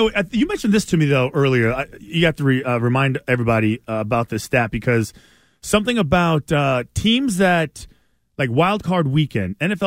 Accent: California, United States; moved away as an adult; I'm a transplant, right? Born and raised in California. I've lived here longer than I lived in California, where I was born and raised.

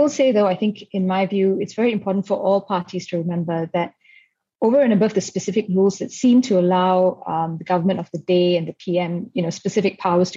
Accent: Malaysia; As a Malaysian, I would, of course, like to see a full and robust debate on the emergency ordinances

